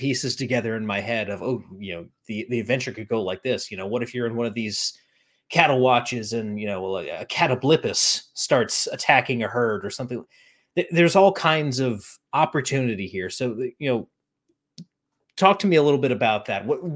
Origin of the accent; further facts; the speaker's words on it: United States; it fascinates me as an American with a very short history.